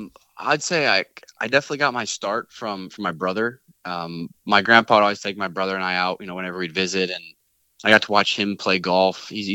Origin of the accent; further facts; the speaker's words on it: Noblesville, Indiana, United States; I mean, it's really nothing fancy. You know, I grew up, I went to Catholic school. I went to Catholic high school. Played a lot of my golf in the public courses in the area.